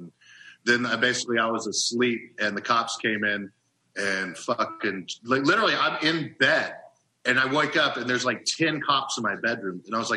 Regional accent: Oklahoma, United States; Like, come on, I'm from Oklahoma.

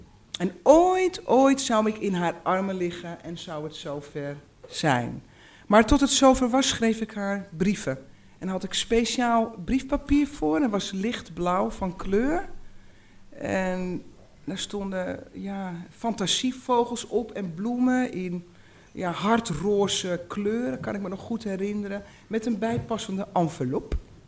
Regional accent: Uithoorn, North Holland, Netherlands; also born or lived in Amsterdam; Daarna ben ik naar Amsterdam-Noord gegaan. En toen mijn ouders gingen scheiden, ik was ongeveer een jaar of 5, is mijn moeder met mij en mijn jongere zusje en mijn oudere broer verhuisd naar Uithoren

